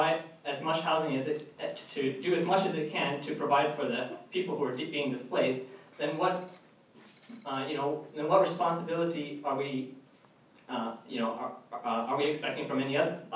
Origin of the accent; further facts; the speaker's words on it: San Francisco, California, United States; from Ingleside.